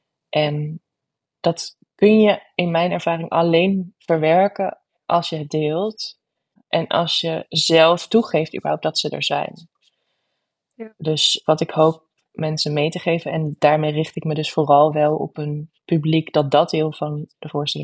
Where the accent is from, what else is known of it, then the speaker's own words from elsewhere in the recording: Netherlands; al mijn ervaringen om in het opgroeien als kind in Nederland. Ertussen culturen in.